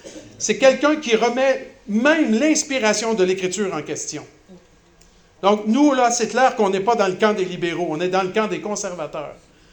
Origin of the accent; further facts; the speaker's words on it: Quebec, Canada; quand je prêche, chez nous au Québec, par exemple